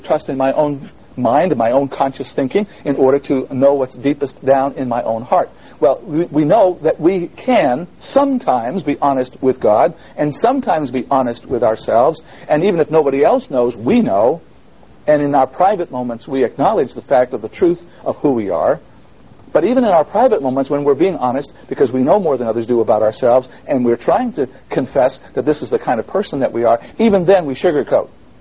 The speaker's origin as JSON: {"language": "English", "town": "Boston", "region": "Massachusetts", "country": "United States", "tie": "born or raised there", "said": "one of the best con artists on the block in the neighborhood where I lived, in the slum areas where I grew up in Boston."}